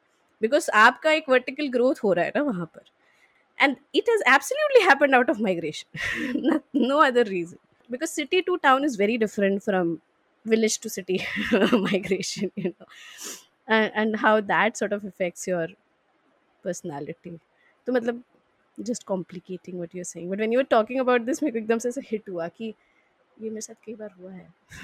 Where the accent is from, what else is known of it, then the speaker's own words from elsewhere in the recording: Robertsganj, Uttar Pradesh, India; मेरा घर जो है मैन आई एम सेइंग घर बेसिकली मेरा चाइल्डहुड जहाँ स्पेंड हुआ है it's a place called Robertsganj it's in Sonbhadra, in district Sonbhadra, near Varanasi, around 80 kilometers from Varanasi.